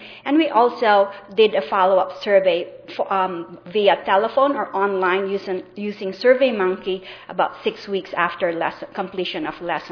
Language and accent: English; Worcester, Massachusetts, United States; I'm from Worcester, which is central Massachusetts.